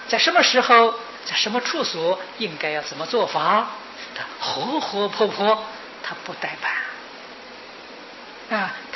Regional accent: China; 中国人不大对宗教没有什么大的兴趣啊。佛教传到中国来，佛教是教育才被我们中国人接受啊。

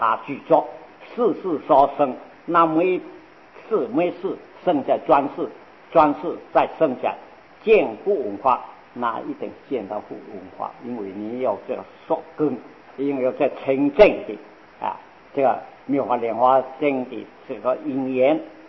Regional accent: China; 这是中国人讲面貌圆满，我们中国人照相都是有他圆满的，泰国人照相他不有那圆满

